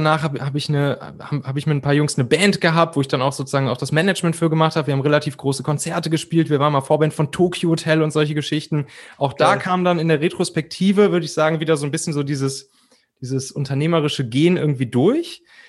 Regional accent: Benrath, North Rhine-Westphalia, Germany; in diesem Dorf, wo ich groß geworden bin, das Benrather Käseblättchen.

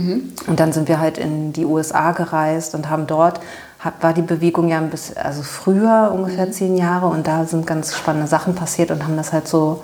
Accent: Berlin, Germany; mir als Teenager in West-Berlin

